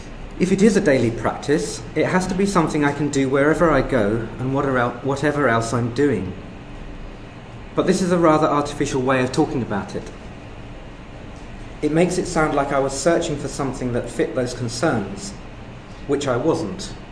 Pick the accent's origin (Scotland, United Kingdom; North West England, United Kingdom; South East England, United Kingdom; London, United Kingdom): London, United Kingdom; I was born and raised in London, and apart from the 3 years I spent in Nottingham studying, I had lived in London all my life